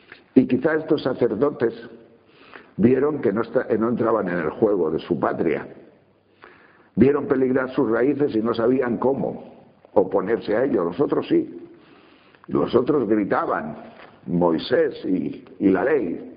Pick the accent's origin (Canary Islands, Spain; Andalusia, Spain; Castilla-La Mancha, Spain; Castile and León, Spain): Castile and León, Spain; León; Ahí, por ejemplo, el pan de mi tierra, el pan de León, son hogazas de 2 kilos